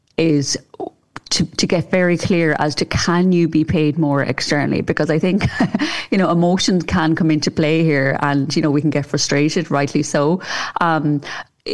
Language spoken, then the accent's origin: English; Ireland; I think as Irish in particular, we're great for the sandwich approach where we'll just shove the the awkward question, you know, in the middle of the meeting.